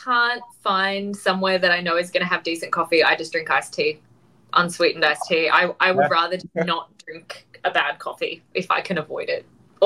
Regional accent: Australia; Well, I'm Australian, so we have fantastic coffee in Australia.

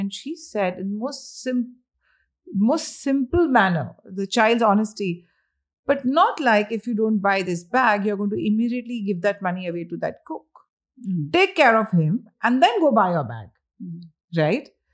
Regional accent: India; when we were growing up in India, my closet had such few clothes.

